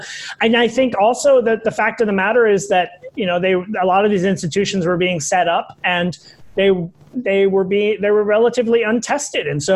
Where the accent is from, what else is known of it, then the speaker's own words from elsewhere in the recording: United States; I think that's, you know, coming as an American, I think that's an important part of the ambassadorial position